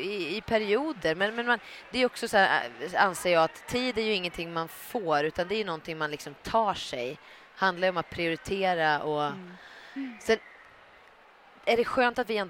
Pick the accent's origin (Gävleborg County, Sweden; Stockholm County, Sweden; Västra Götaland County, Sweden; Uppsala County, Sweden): Gävleborg County, Sweden; Kilafors; För jag började liksom med teater way back hemma i Kilafors i Hälsingland när jag var 7 år.